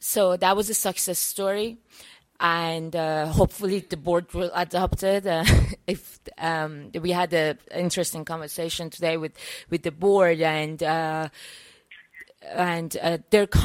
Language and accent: English; Iran; I am from Iran